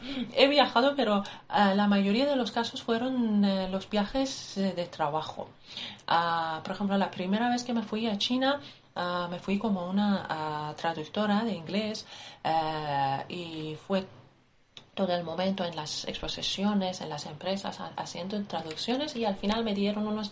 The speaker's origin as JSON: {"language": "Spanish", "country": "Iran", "second_language": "Spanish", "said": "En mi país he viajado mucho, todavía me faltan muchísimos sitios. Es que Irán es un país grande, pero afuera de Irán también."}